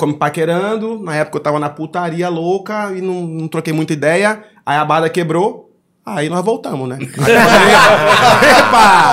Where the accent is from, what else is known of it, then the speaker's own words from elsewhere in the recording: Curitiba, Paraná, Brazil; born there; also born or lived in Recife; Eu nasci em Curitiba.